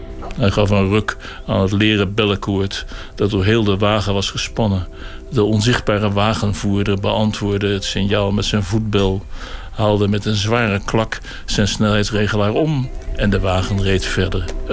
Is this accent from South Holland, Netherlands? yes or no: yes; The Hague, South Holland, Netherlands; Als Hagenaar, voor de helft sta je toch te kijken naar die zee, naar die verte.